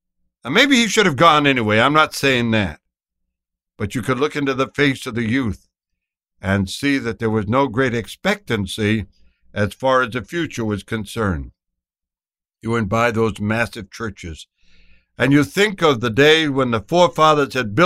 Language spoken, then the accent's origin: English; United States; Yeah, and I am an American, and I am free